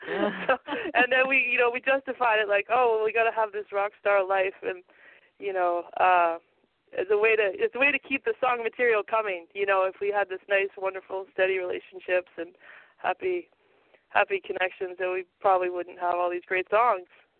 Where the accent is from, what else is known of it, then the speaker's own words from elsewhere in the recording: Maine, United States; Well, it's funny, you know, growing up in Maine, there wasn't a lot to do for someone who was, you know, kind of underage.